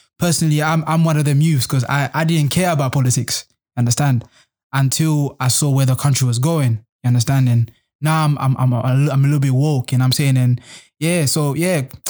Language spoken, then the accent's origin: English; Namibia; English is a second language; I'm from I'm just saying my country. I'm from Namibia. That's in the part, in the south part of South, you know, in the of Africa.